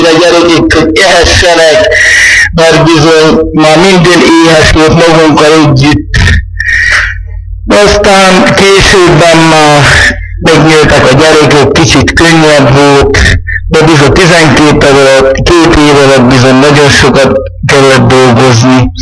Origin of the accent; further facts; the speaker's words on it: Nagyvég, Hungary; born there; születtem Nagyvégen.